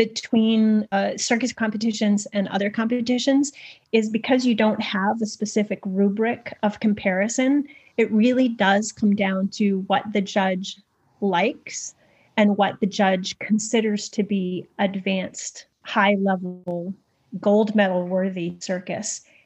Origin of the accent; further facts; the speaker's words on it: Massachusetts, United States; We grew up in Western Massachusetts and our family had moved just north of the border to Vermont.